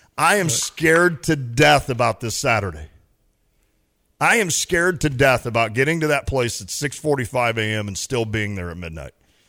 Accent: Camargo, United States; where I grew up in Patterson Springs in Camargo, luckily there were some other kids around my age that grew up in that area

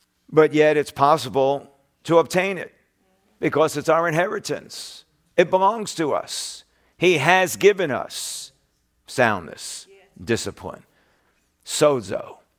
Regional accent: New York, United States; I never heard that growing up in New York.

